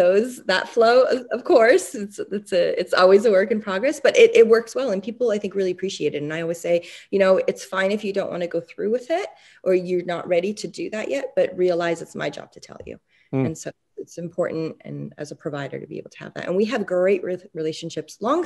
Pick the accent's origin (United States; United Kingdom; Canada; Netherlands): Canada; So I was born and raised in Canada.